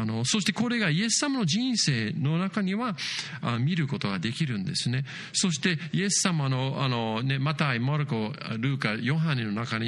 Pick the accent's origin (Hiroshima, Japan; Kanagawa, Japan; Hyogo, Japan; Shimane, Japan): Kanagawa, Japan; Yokohama; そして私子供の時からそれをどうしたもんかなと思ってて、横浜育ちですので